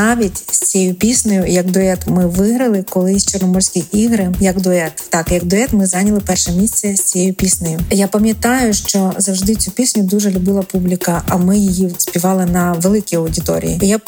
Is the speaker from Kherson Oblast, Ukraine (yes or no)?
yes; Kakhovka, Kherson Oblast, Ukraine; народилася давно у моєму рідному місті Каховка.